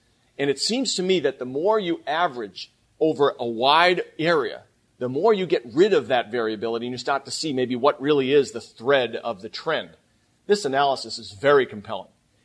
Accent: New England, United States; I mean, I grew up in New England.

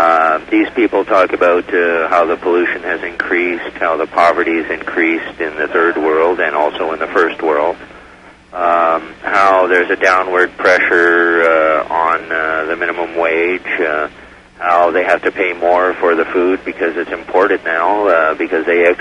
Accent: Montreal, Quebec, Canada; Yeah. I'm from Montreal

